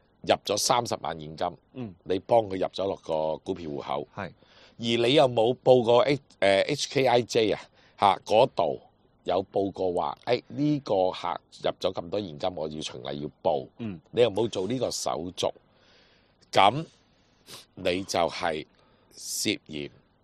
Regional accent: Hong Kong; 即系我发觉而家咧，我哋香港人一定要好多嘢摆个心落去睇啦。

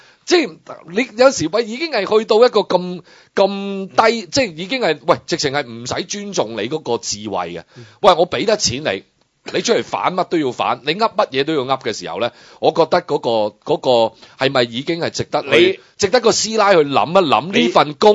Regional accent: Hong Kong; 第一，作為一個香港人，又覺得好悲哀啦。

